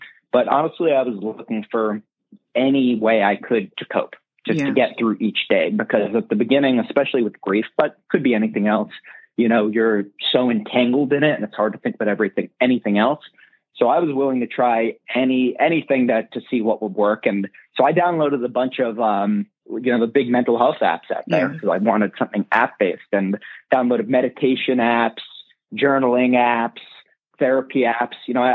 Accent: New York, United States; Well, I'm born and raised in New York, been building and designing apps for about 15 years.

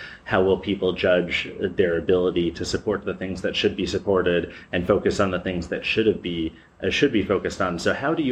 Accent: New York, United States; Yep. So I'm a New Yorker.

